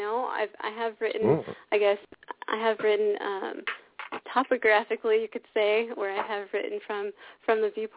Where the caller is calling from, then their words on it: Los Angeles, California, United States; I'm I'm in California.